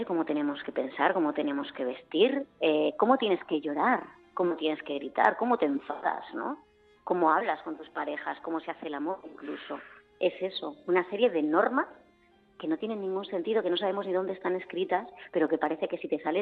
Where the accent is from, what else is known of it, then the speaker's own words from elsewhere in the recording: Bilbao, Basque Country, Spain; No, yo soy de Bilbao.